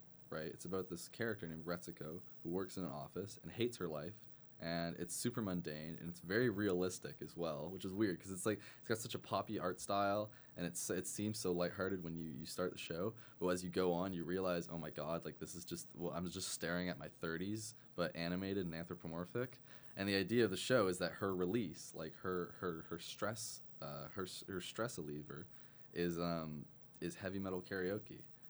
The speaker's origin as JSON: {"language": "English", "town": "Markham", "region": "Ontario", "country": "Canada", "tie": "born or raised there", "said": "They're a collection of dudes from my hometown Markham who have kind of fostered a little bit of a scene"}